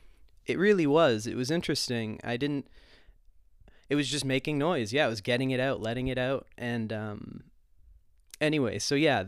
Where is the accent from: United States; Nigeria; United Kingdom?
United States; Massachusetts; Yes, yeah, I grew up in Massachusetts.